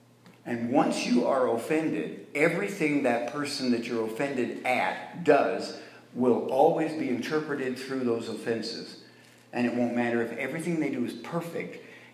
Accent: Quebec, Canada; I grew up in Quebec.

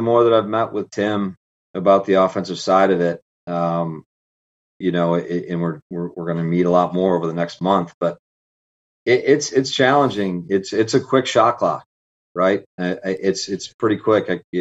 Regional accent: Irondequoit, New York, United States; I grew up in Irondequoit, New York, and, you know, played on the reservations a lot growing up and played a lot of box.

